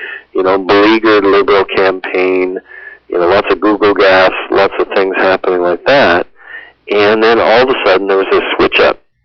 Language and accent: English; Canada; being a Canadian, I couldn't help myself, I used the hockey analogy.